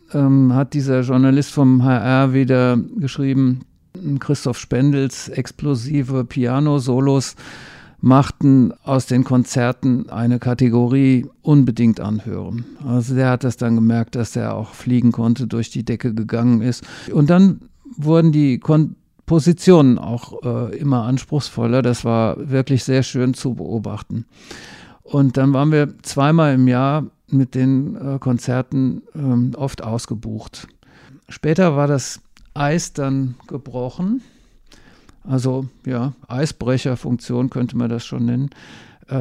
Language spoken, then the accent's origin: German; Rhineland, Germany; Und wir sind beide aus dem Rheinland und wir vermissten die warmherzigen, humorvollen Rheinländer.